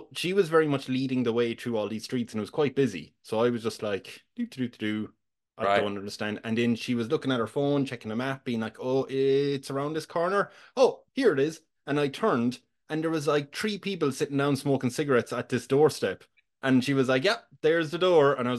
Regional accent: Ireland; accent: Irish; my Irish accent removes all the H's.

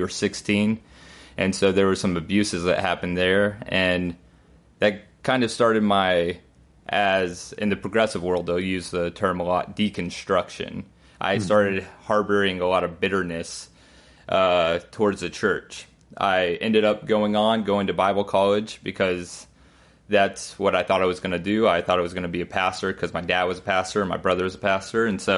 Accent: Arkansas, United States; So I grew up in Arkansas, and my dad is a pastor and my brother's a pastor.

